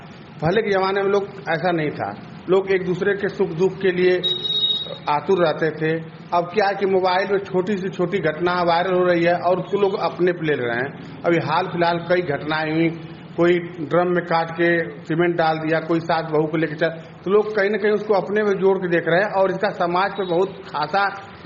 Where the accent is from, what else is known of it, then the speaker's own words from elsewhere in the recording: Jakhania, Uttar Pradesh, India; मैं Jakhania bus stand का निवासी हूं।